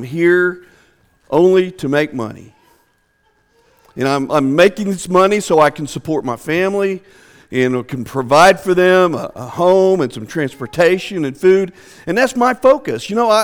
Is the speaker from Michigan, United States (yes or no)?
no; Shawnee, Oklahoma, United States; I'm from Shawnee, Oklahoma. I want to first of all give you guys an invitation to come. Anytime you happen to be driving through Shawnee, please give me a call.